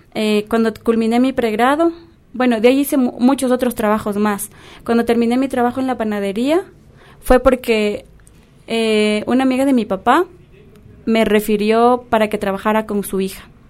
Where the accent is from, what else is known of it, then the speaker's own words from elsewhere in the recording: Cevallos, Tungurahua, Ecuador; Yo vengo de la provincia de Tungurahua, del cantón Ceballos específicamente, uno de los cantones más pequeños del Ecuador, y el cantón más pequeño, obviamente, de la provincia de Tungurahua.